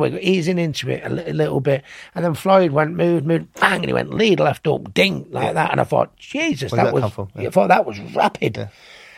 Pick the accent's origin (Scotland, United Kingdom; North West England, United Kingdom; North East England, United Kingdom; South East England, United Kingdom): North West England, United Kingdom; Manchester; I'm a referee from Manchester